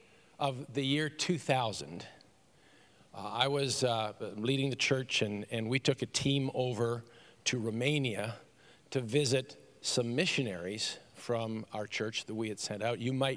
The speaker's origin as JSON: {"language": "English", "country": "Canada", "lives_now": "United States", "said": "And, you know, I'm a Canadian transplanted into Michigan. Why Michigan? I have no idea. But nevertheless, well, I do actually. God put us there."}